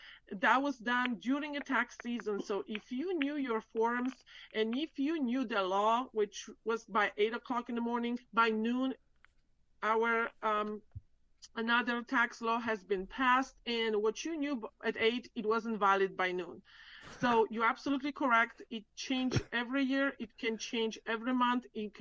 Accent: Poland; English is a second language; moved away as an adult; now in United States; So I'm actually from Poland. I grew up in Europe.

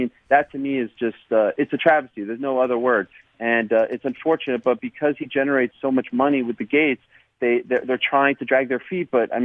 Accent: Quebec, Canada; I speak French. I'm from Quebec as well.

